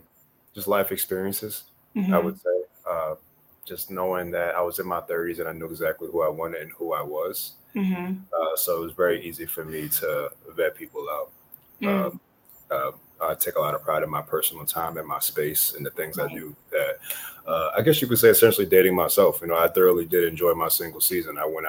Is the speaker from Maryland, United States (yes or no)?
yes; Maryland, United States; I'm originally from the DMV, born and raised in Maryland.